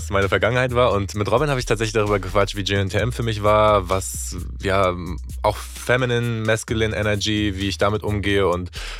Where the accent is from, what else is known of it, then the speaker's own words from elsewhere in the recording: Mecklenburg-Vorpommern, Germany; weil ich bin zum Beispiel nicht so der typische Mecklenburger. Die typischen Mecklenburger sind ja eher so ein bisschen reserviert